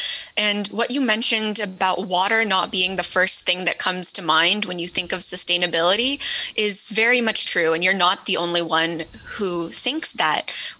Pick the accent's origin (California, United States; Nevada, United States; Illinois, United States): California, United States; happening in California so close to my home? But I visited India not long after that, and I realized that my home state is not alone in dealing with water scarcity.